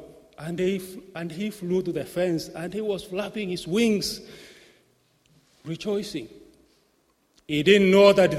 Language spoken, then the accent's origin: English; Kenya; And so, I came all the way from Kenya. You know, I've mentioned this before, Kenya in East Africa. We are identified with Swahili.